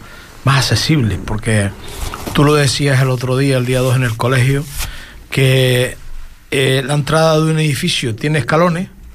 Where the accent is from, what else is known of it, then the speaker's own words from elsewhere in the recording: Lanzarote, Canary Islands, Spain; Yo soy de Lanzarote